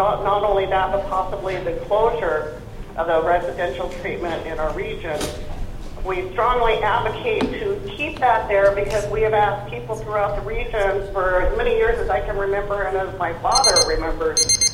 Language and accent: English; Dillingham, Alaska, United States; I was born and raised in Dillingham and have been a resident of the Bristol Bay region all of my life, which is 42 years.